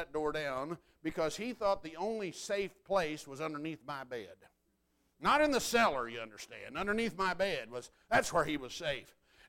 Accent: Texas, United States; I'm from the Texas Panhandle. And in the Texas Panhandle, thunderstorms build up to 55,000 feet.

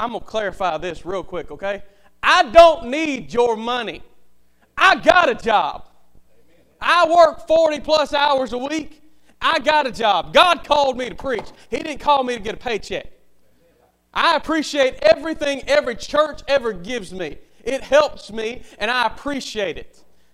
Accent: Millbrook, Alabama, United States; I grew up down in Millbrook, Alabama, went to Victory Baptist Church.

